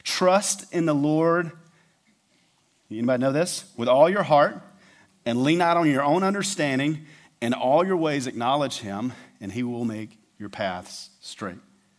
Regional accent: the South, United States; I'm from the South. This cold weather's killing me.

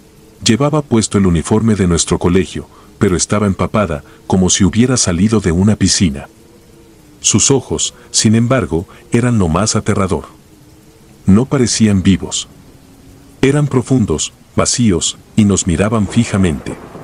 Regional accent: Lima, Peru; Soy de Lima, y cuando tenía 12 años estudiaba en un colegio antiguo que solía ser un convento.

